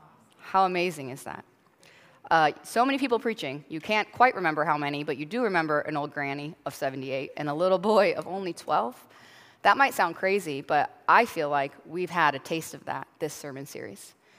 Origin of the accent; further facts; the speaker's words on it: Wales, United Kingdom; the Rhondda Valley is actually where I grew up in Wales and where my sister-in-law is born and bred